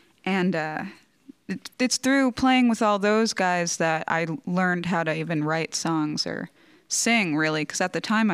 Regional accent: New York City, New York, United States; now in New Orleans, United States; I think, although now I appreciate growing up in New York City, but when I first arrived in New Orleans, I'd never felt so comfortable anywhere.

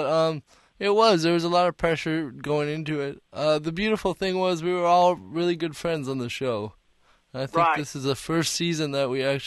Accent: St. Paul, Minnesota, United States; also born or lived in Cameroon; now in Denver, United States; I grew up in St. Paul, Minnesota, and I've been living in Denver for about 5 years now.

